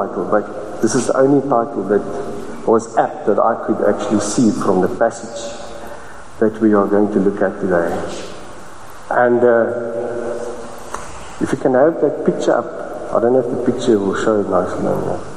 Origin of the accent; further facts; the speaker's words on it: Durban, KwaZulu-Natal, South Africa; now in Cape Town, South Africa; I'm from Durban, Durbanite. But we met in Roodepoort, and that's where we raised our daughter, Bernice.